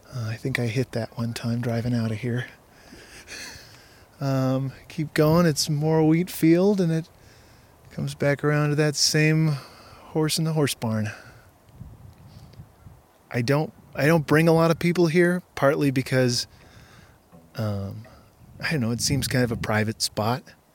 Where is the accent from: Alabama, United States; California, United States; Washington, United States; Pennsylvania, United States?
Washington, United States; Pullman; I'm from Pullman, Washington.